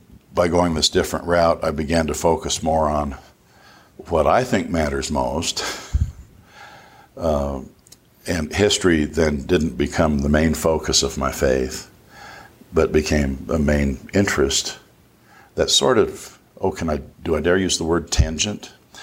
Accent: Tooele, Utah, United States; also born or lived in Logan; I was born in Logan, and then they moved back to Tooele, where dad started his career teaching in Tooele County School District

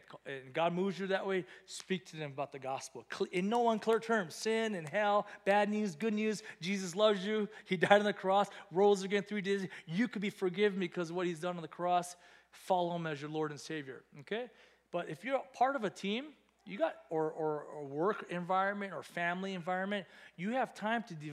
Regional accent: California, United States; I'm a kid from the San Gabriel Valley, gardener's son. You know, this is who I am.

